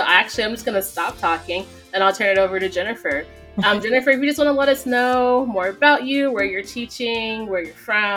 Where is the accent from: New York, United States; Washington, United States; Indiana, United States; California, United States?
California, United States; now in Arizona, United States; As a Californian myself, replaced many, many times. Now I'm in Arizona, but I claim California and West Coast very hard.